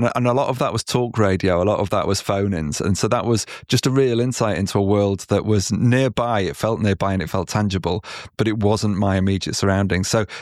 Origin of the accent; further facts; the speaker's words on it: Manchester, North West England, United Kingdom; And it was a job that I really enjoyed in my hometown of Manchester.